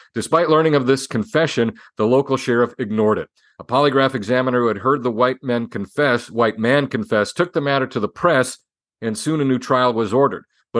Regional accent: Wisconsin, United States; I'm from Wisconsin.

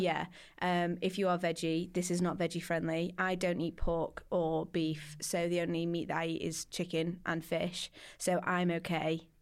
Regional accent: Doncaster, Yorkshire and the Humber, United Kingdom; Yeah, well, you got my lovely accent.

